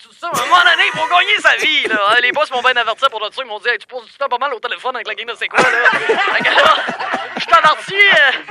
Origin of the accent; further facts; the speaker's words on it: Quebec, Canada; Ben, tu le sais, je viens d'une ville du Québec.